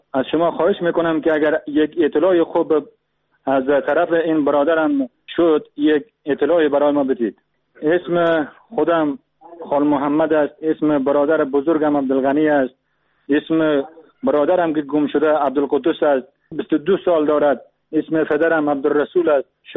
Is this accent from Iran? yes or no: no; Afghanistan; moved away as an adult; now in Turkey; من از افغانستان اومدم به ترکیه